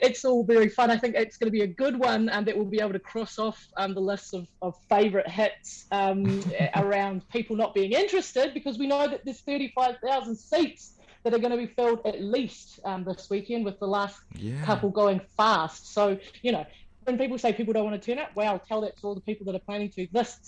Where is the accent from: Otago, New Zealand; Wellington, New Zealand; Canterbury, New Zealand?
Wellington, New Zealand; a match that was played here in my hometown of Wellington between the Wellington High School girls and the Hallelujah Lasses